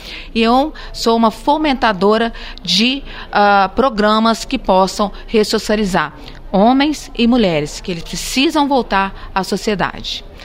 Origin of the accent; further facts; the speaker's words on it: Juiz de Fora, Minas Gerais, Brazil; justamente porque somos aqui de Juiz de Fora, e eu tenho muito carinho com toda a região aqui.